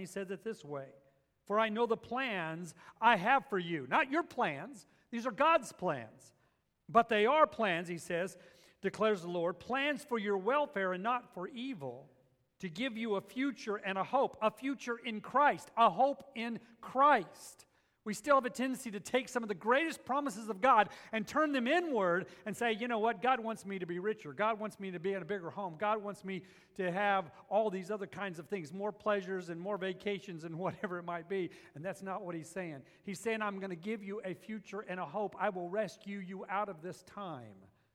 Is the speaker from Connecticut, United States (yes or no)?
no; Texas, United States; and then they find out I'm from Texas, they go, oh, you have a horse.